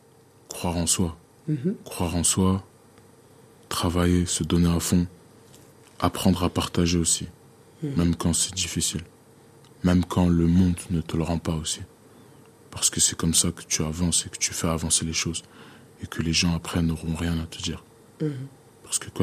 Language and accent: French; DR Congo; Je suis congolais.